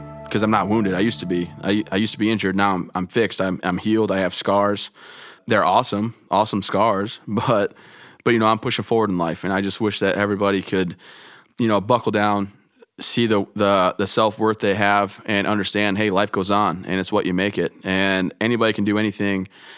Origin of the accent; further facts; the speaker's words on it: Vassar, Michigan, United States; I'm from Vassar, Michigan, a small town, but love where I'm from.